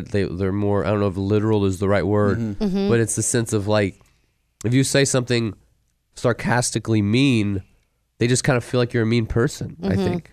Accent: Illinois, United States; And I was like, well, I'm from Illinois. That's already halfway there.

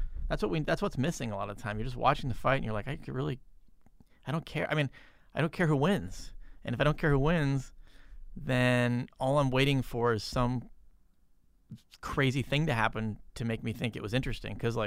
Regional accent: England, United Kingdom; born there; So I was born in England.

